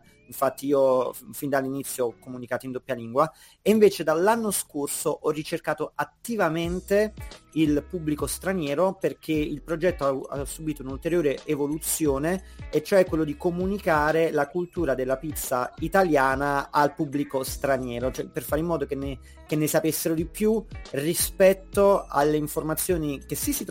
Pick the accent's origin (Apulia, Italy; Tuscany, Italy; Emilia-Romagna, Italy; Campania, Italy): Campania, Italy; Naples; also born or lived in London; io ho vissuto a Londra dal 2013 al 2018. A un certo punto sono tornato in Italia, quindi ho approfittato del fatto che mi trovavo proprio sul posto a casa mia a Napoli, nella patria della pizza